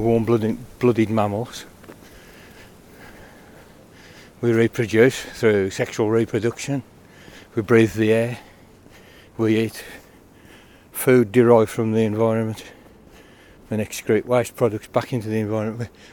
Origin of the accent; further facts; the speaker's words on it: England, United Kingdom; as an Englishman who grew up in an industrial area of the country